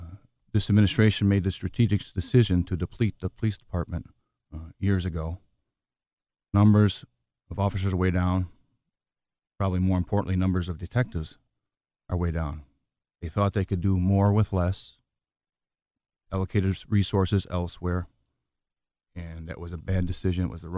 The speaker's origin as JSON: {"language": "English", "town": "Chicago", "region": "Illinois", "country": "United States", "tie": "born or raised there", "said": "I was born and raised in Chicago. My wife Janine and I are raising our four children here."}